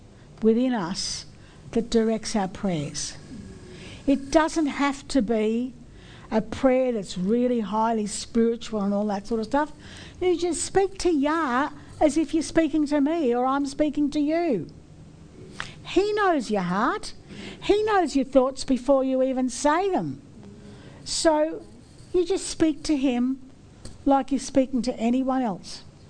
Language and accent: English; Australia; born there; I was born in Australia long before 1949. I was at school in 1949. And I was born as a British citizen in this country. I wasn't an Australian. I was a British